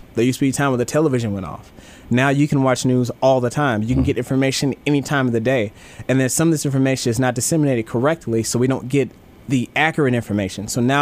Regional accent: St. Louis, Missouri, United States; I grew up in St. Louis.

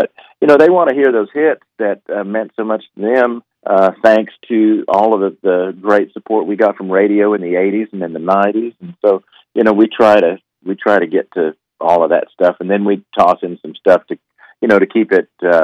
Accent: Bartlesville, Oklahoma, United States; Well, as do I. I'm from Bartlesville.

